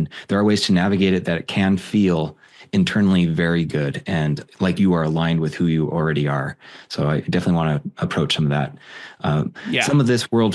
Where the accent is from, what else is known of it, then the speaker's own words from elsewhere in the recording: Montana, United States; But I grew up in Montana. I played college football at a small college.